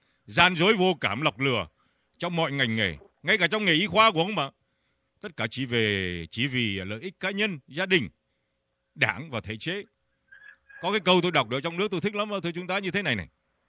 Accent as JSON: {"language": "Vietnamese", "region": "Nam Định", "country": "Vietnam", "tie": "born or raised there", "said": "Tôi quê Nam Định ạ."}